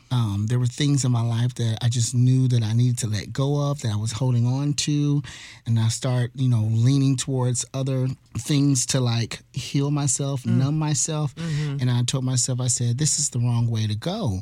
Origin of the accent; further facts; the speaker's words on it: Chicago, Illinois, United States; also born or lived in Virginia; I'm originally from Virginia, but I was raised in Chicago.